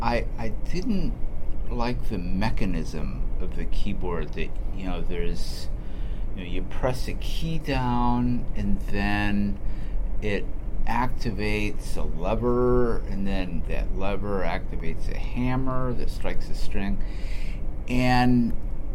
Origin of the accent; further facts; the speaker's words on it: Detroit, Michigan, United States; I grew up in the Detroit area and came from a very musical family.